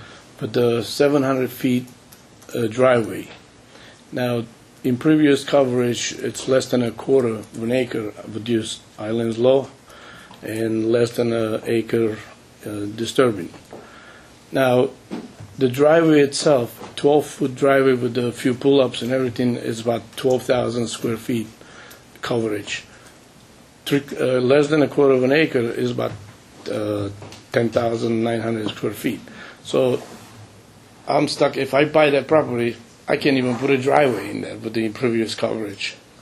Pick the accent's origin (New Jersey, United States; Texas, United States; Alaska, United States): New Jersey, United States; Lodi; I'm from Lodi, New Jersey, and I'm in the process of buying a piece of lot in Long Valley